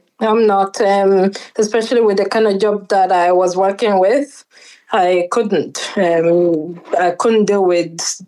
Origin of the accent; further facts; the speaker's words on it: Ireland; The biggest growing up part of my life is Ireland.